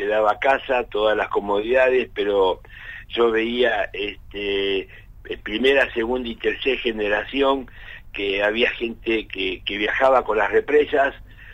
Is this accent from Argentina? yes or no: yes; Bernal, Buenos Aires Province, Argentina; born there; A los 22 años, yo nací en Bernal, partido de Quilmes, y bueno, vine a trabajar al Chocón